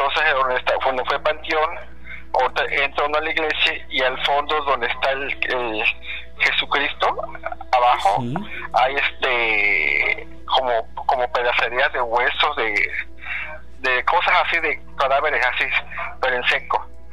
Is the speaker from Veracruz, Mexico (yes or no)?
yes; Actopan, Veracruz, Mexico; de Actopan, Veracruz.